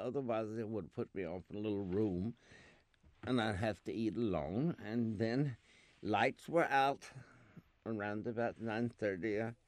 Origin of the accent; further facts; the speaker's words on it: Louisiana, United States; born there; now in New York, United States; Okay, I was born in Louisiana, North Louisiana, in April 1927. I came to New York in June